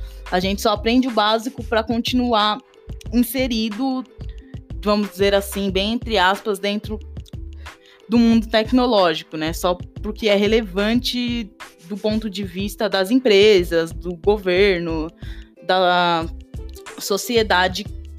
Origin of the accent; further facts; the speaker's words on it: Diadema, São Paulo, Brazil; also born or lived in Minas Gerais; eu tenho 24 anos, nasci em Minas, mas moro em Diadema desde sempre, amo esse lugar